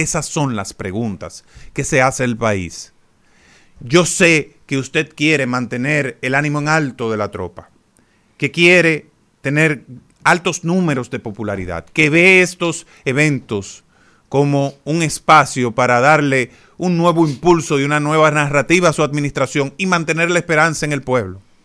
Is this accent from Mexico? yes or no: no; Dominican Republic; le estoy cuestionando como dominicano.